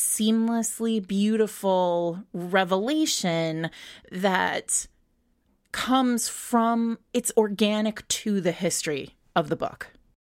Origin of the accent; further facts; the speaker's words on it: Rhode Island, United States; I grew up in Rhode Island.